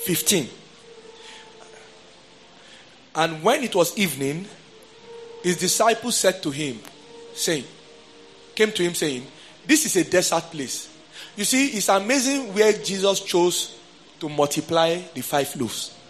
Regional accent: Nigeria; now in United Kingdom; Me, I'm a Nigerian.

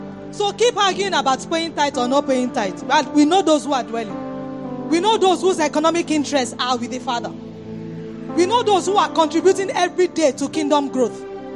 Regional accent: Ondo, Nigeria; So I'm from Ondo State

